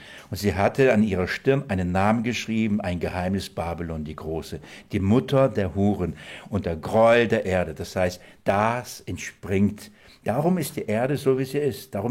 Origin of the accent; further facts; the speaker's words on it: Russia; now in Germany; Wir kommen aus Russland nach Deutschland, damals.